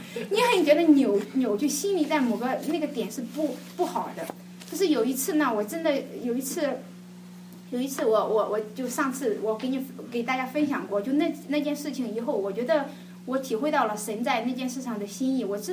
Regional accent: Shandong, China; 我常常觉得我是山东人

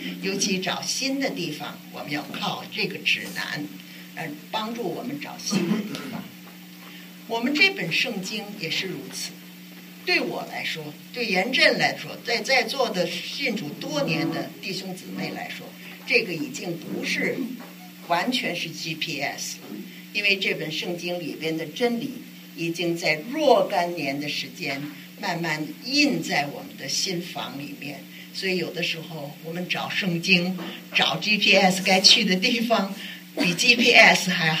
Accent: China; 我们从大陆来的人呢，常常说一句话

